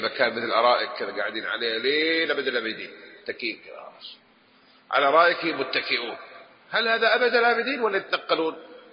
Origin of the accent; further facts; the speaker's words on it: Jeddah, Makkah Province, Saudi Arabia; أما كمان لغة جداوية وأنا من جدة لكني كيف نسيتها ما أقولها